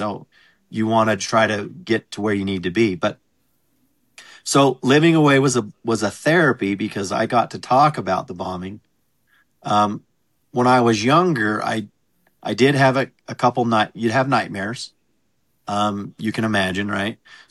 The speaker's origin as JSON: {"language": "English", "town": "Cokeville", "region": "Wyoming", "country": "United States", "said": "You'd say, I'm from Cokeville, they'd ask you about it."}